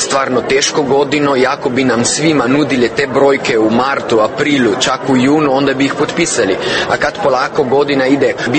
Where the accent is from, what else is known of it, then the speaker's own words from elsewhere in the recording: Slovenia; Serbian is a second language; Dolazim iz Slovenije gdje imamo zapravo puno wellnessa